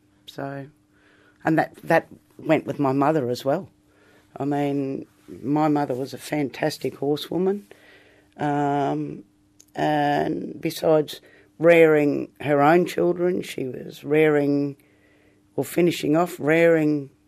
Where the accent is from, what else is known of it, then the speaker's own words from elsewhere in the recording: Northern Territory, Australia; also born or lived in Charleville, Queensland; I was actually … I was born in Charleville many years ago. But my mother remarried, and when we came to the Territory